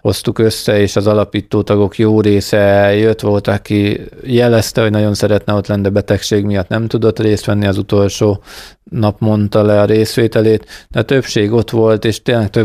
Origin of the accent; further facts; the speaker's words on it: Kunfehértó, Bács-Kiskun, Hungary; utána Kunfehérton alapított egy lovardát, és gyakorlatilag én ott nőttem föl, belenőttem ebbe a lovas világba